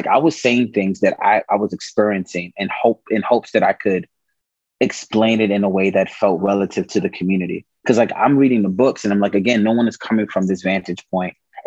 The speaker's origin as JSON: {"language": "English", "town": "Bronx", "region": "New York", "country": "United States", "tie": "born or raised there", "said": "Like, you know, I was born and raised in the Bronx. Like I was born in the hood, like the hood"}